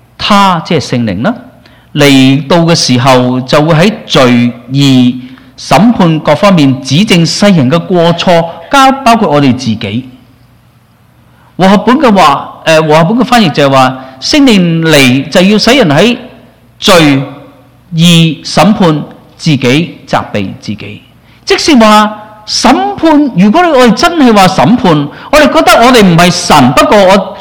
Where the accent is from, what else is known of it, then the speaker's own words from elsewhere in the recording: Hong Kong; 其实我们好像中我们香港人所说的想多了